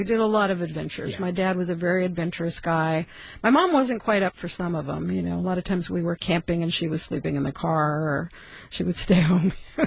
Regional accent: California, United States; now in Fairbanks, United States; Yeah, I grew up in Southern California.

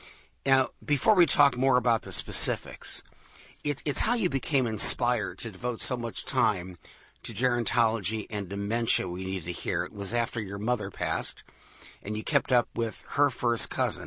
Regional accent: Pittsburgh, Pennsylvania, United States; I was sitting in my favorite chair, thinking about growing up in Pittsburgh. Loving parents, great friends, warm house.

